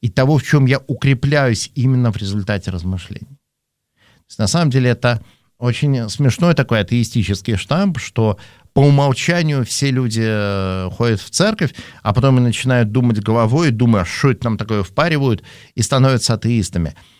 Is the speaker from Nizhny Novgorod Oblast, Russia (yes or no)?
no; Vaenga, Murmansk Oblast, Russia; я родился и вырос в Советском Союзе.